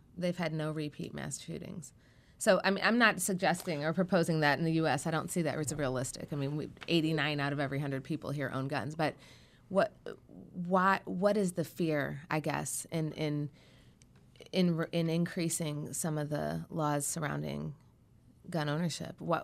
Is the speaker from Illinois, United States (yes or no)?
yes; Chicago, Illinois, United States; Well, Chicago's a funny example. I'm actually from Chicago.